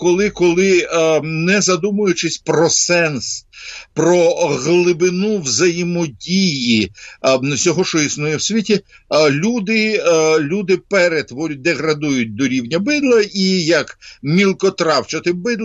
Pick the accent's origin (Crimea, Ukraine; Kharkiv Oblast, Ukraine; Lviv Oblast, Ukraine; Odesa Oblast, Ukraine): Odesa Oblast, Ukraine; Odesa; в Одесі, моєму рідному місті